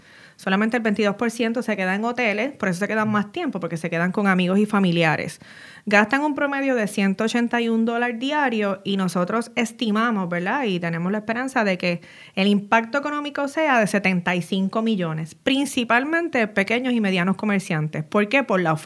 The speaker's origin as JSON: {"language": "Spanish", "town": "Corozal", "country": "Puerto Rico", "said": "Yo soy de Corozal. Of course, tengo que mencionar a Corozal. Y hacía las cosas que no hacía cuando vivía aquí."}